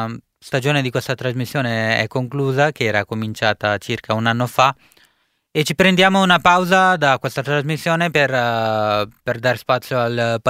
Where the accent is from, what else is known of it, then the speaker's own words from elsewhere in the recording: India; Italian is a second language; vi porto in giro per il mio paese d'origine, l'India, attraverso la musica